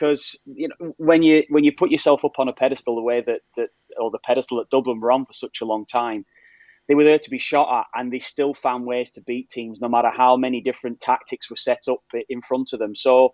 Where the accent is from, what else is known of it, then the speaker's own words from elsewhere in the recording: Preston, North West England, United Kingdom; So we'd always have to go to Manchester. I grew up in Preston.